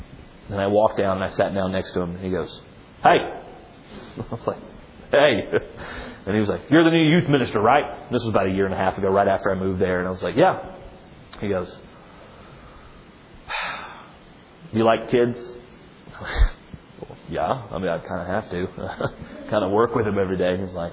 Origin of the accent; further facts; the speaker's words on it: Italy; I grew up in Italy. I grew up before the fall of the wall in Italy. I remember what it was like. I was 7 when the wall fell.